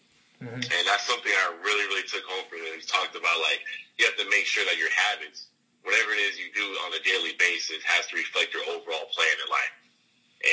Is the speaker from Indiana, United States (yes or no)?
no; Lancaster, California, United States; you know, I grew up in Lancaster, you know, Southern California area.